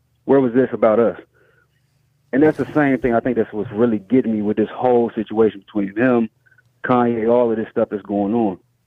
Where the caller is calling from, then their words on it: Richmond, United States; I'm calling from Richmond.